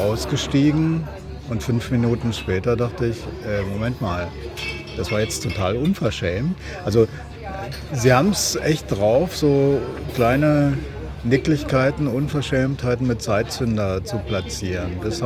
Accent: Rhineland, Germany; ich bin ja eigentlich Rheinländer und ich bin dann zum Studium nach Berlin gegangen

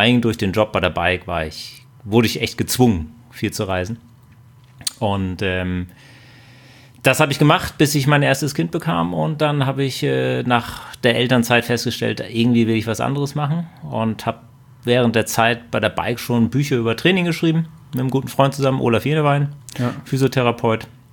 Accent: Husum, Schleswig-Holstein, Germany; Ich komme nicht aus Bayern, sondern aus Husum.

